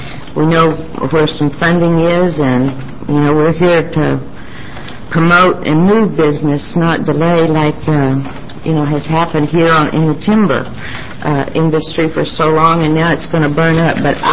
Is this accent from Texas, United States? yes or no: yes; Texas, United States; even I'm a Texan, I hate for Texas beef or Nebraska beef to move in ahead of us